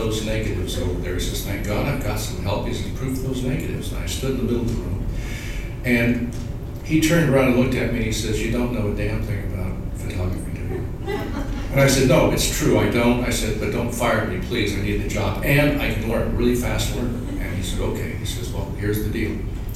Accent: San Francisco, California, United States; And I said, I'm from San Francisco.

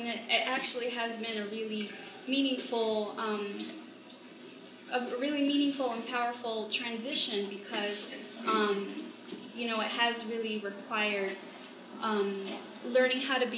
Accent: United States; I was raised here in the United States

